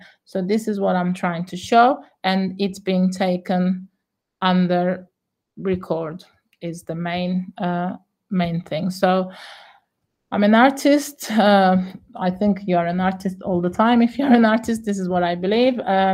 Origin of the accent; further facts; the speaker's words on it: Cyprus; surprised that we are Turkish Cypriots also. So yeah, it works in that way too, that we get asked, "But where do you come from?" And like we're saying, we come from here, but they say, "But where?"